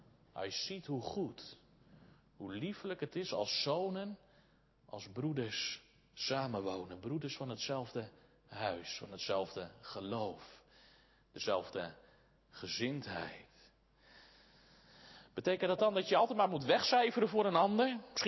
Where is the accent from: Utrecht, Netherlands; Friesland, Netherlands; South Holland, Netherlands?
Utrecht, Netherlands; Soest; Zoals Soest, waar ik vandaan kom.